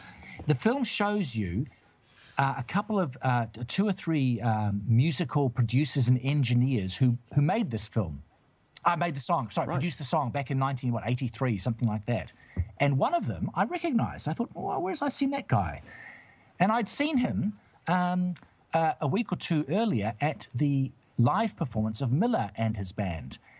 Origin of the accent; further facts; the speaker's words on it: New Zealand; I'm a New Zealander. I've grown up in this country.